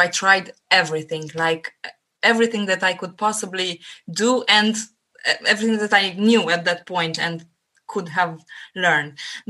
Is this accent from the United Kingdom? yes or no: no; Romania; I'm from Romania and I currently live here.